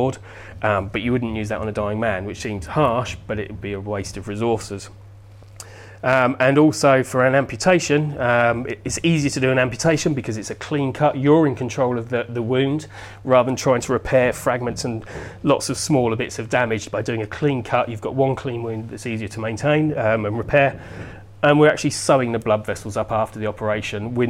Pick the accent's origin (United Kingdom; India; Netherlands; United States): United Kingdom; Portsmouth, South East England; I mean, growing up in Portsmouth, I first came on Victory in 74, and we've always had sailors' tales growing up and stuff.